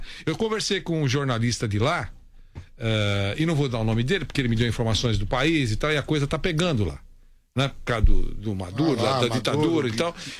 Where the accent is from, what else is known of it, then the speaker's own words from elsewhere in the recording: Brazil; Brasileiro e patriota e corintiano que sou, torcerei fervorosamente.